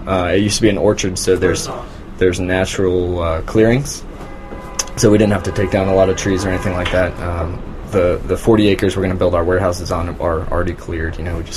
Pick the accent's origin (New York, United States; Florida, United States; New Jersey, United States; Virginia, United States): Virginia, United States; Fairfax County; now in Charlottesville, United States; I grew up right outside of D.C. in Northern Virginia, Fairfax County, and just moved to work with the distillery to Charlottesville about 3 years ago.